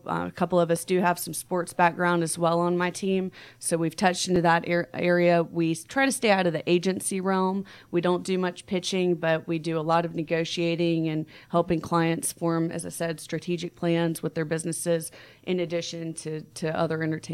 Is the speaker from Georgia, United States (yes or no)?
yes; Atlanta, Georgia, United States; it seemed to be in my best interest to come back to Atlanta, which is my hometown